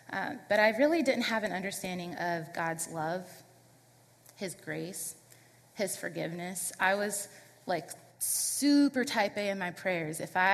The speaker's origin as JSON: {"language": "English", "town": "Brooklyn", "region": "New York", "country": "United States", "lives_now": "Connecticut, United States", "said": "If you don't know me personally, then you don't know that I'm from Brooklyn, New York, and when I came to Connecticut after college"}